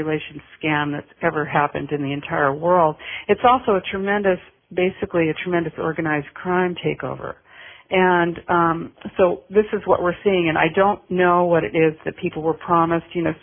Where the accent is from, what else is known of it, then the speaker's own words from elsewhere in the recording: United States; You know, of course, I'm an American, and, you know, so I look at it from an American point of view.